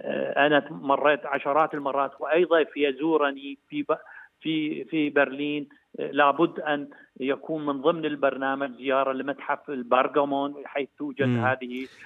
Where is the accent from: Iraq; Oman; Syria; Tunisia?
Iraq; ولكن يجب أن نقول إحنا كعراقيين وبالدرجة الأولى الحكومة مقصرة كثيرا في هذا المجال،